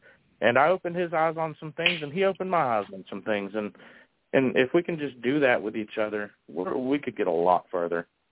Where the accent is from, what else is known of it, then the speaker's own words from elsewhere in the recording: Texas, United States; and as a Texan, as an American, leave our Second Amendment alone.